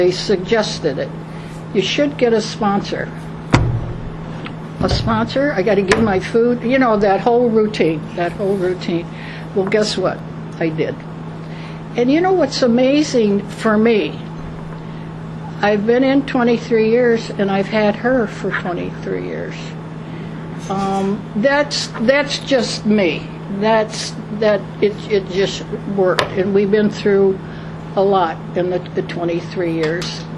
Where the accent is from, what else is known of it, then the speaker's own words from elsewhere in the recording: Detroit, Michigan, United States; moved away; also born or lived in Morristown; I'm a native of Detroit, Michigan, and when I moved, I'm from Morristown, and last year I just moved up by the Delaware Water Gap.